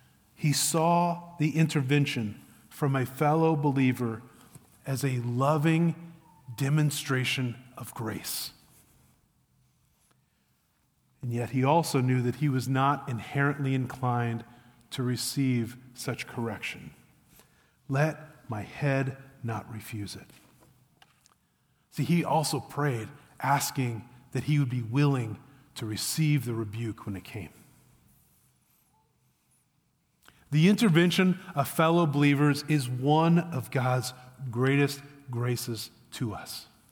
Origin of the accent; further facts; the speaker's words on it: Midwest, United States; Now I joke because I'm a Midwesterner, but I'm not a very good one.